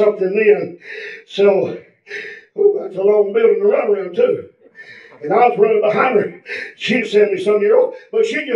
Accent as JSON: {"language": "English", "region": "Kentucky", "country": "United States", "said": "We're from Kentucky, so it ain't down there."}